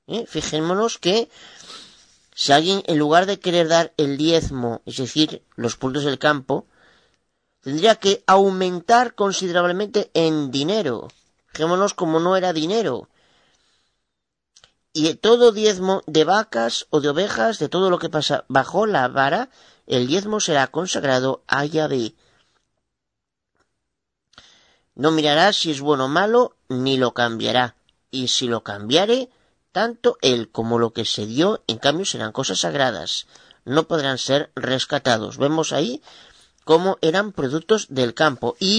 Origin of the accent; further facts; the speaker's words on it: Galicia, Spain; de Galicia, España.